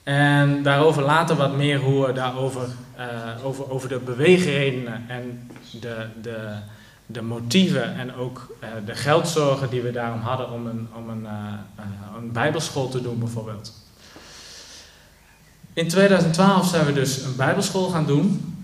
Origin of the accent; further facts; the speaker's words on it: Netherlands; moved away as an adult; now in Belgium; ik kom uit Nederland, ik ben 29 jaar